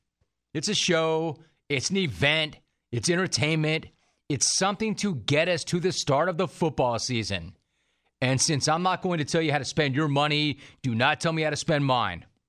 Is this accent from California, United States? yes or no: yes; Los Angeles, California, United States; And me being a Los Angeles native and growing up in the Pacific time zone, I've never, ever, ever understood that.